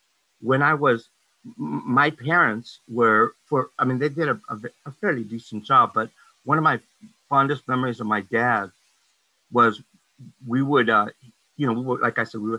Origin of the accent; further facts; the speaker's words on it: El Paso, Texas, United States; So I grew up when I was born in Texas, in El Paso, and my parents are from, we worked out in the fields. We were what I call braceros.